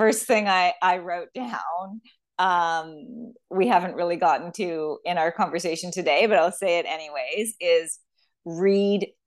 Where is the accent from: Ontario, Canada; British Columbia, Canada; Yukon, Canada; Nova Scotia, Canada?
Ontario, Canada; Toronto; And I'll say, Toronto, I'm from Toronto.